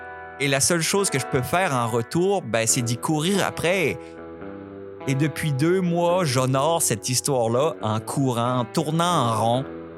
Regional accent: Quebec, Canada; le compteur québécois. Je vous avais écrit un courriel cet automne.

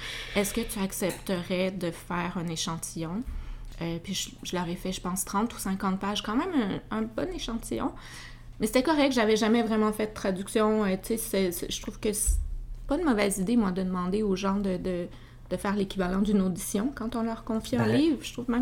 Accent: Quebec City, Quebec, Canada; born there; Moi, je suis née à Québec, que tu décrivais comme une capitale bilingue.

